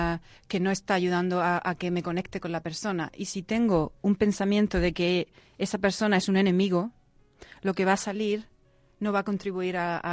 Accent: Murcia, Region of Murcia, Spain; born there; moved away; also born or lived in England; Sí, sí, nací en Murcia, aunque los últimos 10 años de mi vida he estado en Inglaterra.

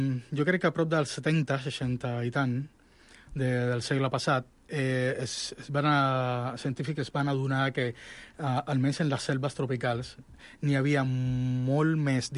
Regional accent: Cuba; Catalan is a second language; moved away as an adult; now in Barcelona, Spain; soc cubà, i radico a Barcelona des del 2001.

